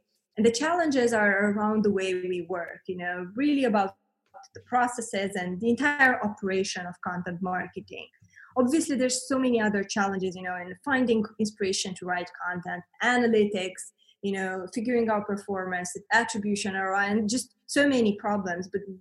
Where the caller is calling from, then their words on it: Bucharest, Romania; I'm calling in from Bucharest, Romania, so very far Eastern Europe.